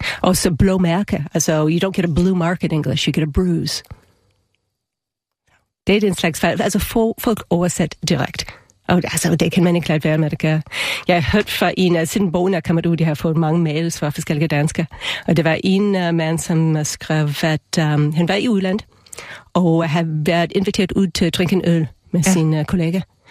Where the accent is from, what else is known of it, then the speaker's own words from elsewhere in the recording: Wisconsin, United States; Danish is a second language; also born or lived in Manhattan; now in Denmark; Altså, jeg er opvokset i Wisconsin i USA, men jeg har været, før jeg flyttede her til Danmark, har jeg boet i Manhattan i 10 år.